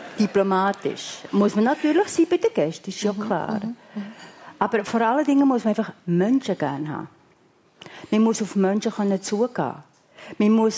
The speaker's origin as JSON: {"language": "German", "country": "Switzerland", "said": "Und das haben wir als Schweizer nicht unbedingt im Blut, der Dienstleister."}